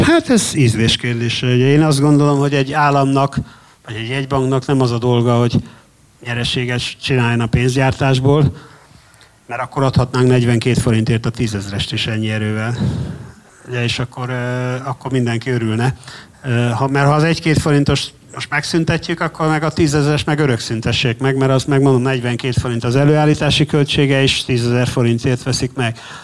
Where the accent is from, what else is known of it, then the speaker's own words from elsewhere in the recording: Debrecen, Hajdú-Bihar, Hungary; Lehet, hogy debreceni vagyok, és itt ilyen optimista hangulat volt, vagy itt jártam középiskolába